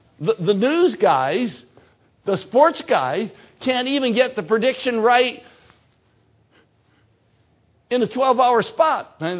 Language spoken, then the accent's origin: English; Michigan, United States; And I'm from Michigan